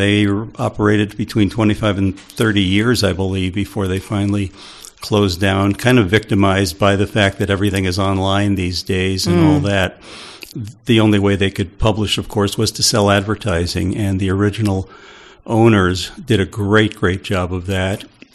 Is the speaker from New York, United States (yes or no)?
yes; New York City, New York, United States; Well, I grew up in New York City back in the 50s, and there were a lot of people there who were kind of different.